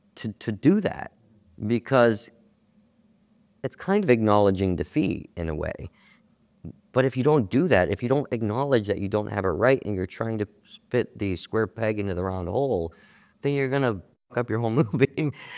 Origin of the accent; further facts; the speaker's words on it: Cleveland, Ohio, United States; I grew up in Cleveland. My parents were teachers.